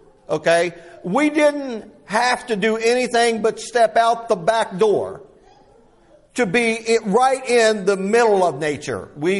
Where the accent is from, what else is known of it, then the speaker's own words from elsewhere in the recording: West Virginia, United States; Growing up in West Virginia was a very unique experience.